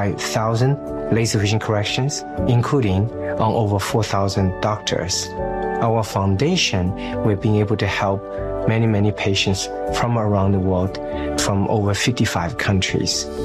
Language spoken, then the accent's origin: English; China; I came from China as an atheist. I believed nothing but science.